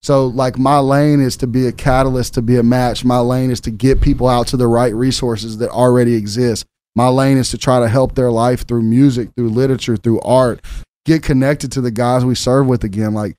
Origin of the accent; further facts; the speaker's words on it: Memphis, Tennessee, United States; I'm from Memphis.